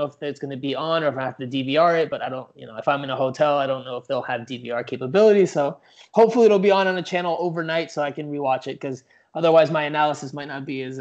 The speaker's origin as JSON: {"language": "English", "region": "Florida", "country": "United States", "tie": "born or raised there", "also_born_or_lived": "New York", "said": "I'm from South Florida growing up, but I moved back from New York where I was covering MLS for the last 8 years."}